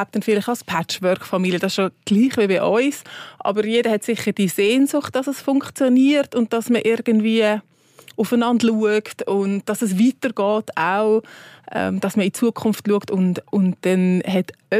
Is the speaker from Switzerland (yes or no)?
yes; Switzerland; wenn wir uns das als Schweizer mit unseren Sprachregionen und Tälern und so Bergen vorstellen können.